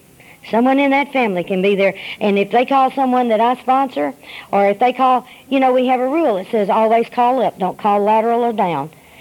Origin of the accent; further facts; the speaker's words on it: Little Rock, Arkansas, United States; because I was raised in Little Rock during the 50s.